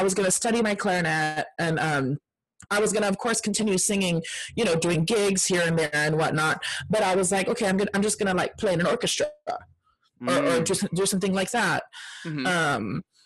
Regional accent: San Antonio, Texas, United States; it was in season 12 when they did auditions in San Antonio. I said, I'm only going to audition if they do auditions in my hometown again.

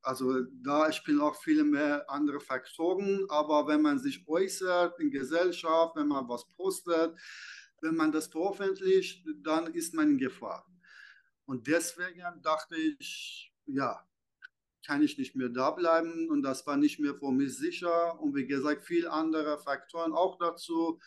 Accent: Iran; German is a second language; moved away as an adult; now in Germany; Ich komme auch aus dem Iran. Ich bin 34 Jahre alt. Ich bin seit 2014 in Deutschland. Ja, ich bin als Geflüchteter nach Deutschland gekommen.

